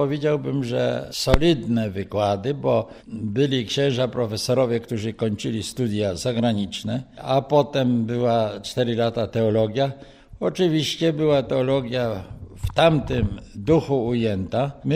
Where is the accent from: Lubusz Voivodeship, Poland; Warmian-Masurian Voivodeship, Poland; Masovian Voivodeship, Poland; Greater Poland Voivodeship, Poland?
Greater Poland Voivodeship, Poland; moje strony rodzinne to należały do tak zwanego Wartegau, czyli okręgu Warte, a więc był to teren przyłączony do Rzeszy